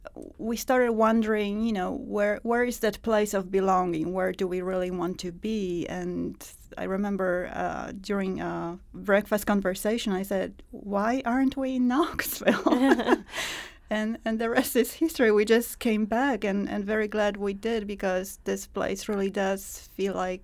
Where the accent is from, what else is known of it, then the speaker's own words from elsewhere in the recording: Poland; moved away as an adult; now in United States; I was born and raised in Poland. I spent the first 20 years of my life over there. I studied classical music there, music performance on flute, and came to the United States in my early 20s.